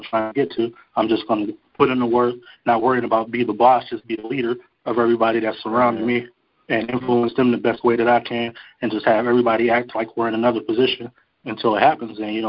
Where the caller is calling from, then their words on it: Pennsylvania, United States; from Pennsylvania.